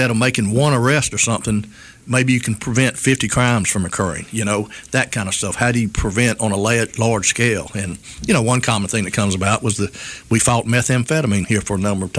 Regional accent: Mobile, Alabama, United States; I like to tell people I'm homegrown and home educated. I grew up here in Mobile, and went to South Alabama with an undergraduate and graduate degree

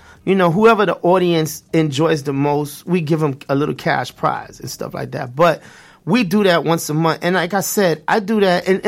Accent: Brooklyn, New York, United States; I remember moving down here and music that was popping up north, because I'm from Brooklyn, East New York

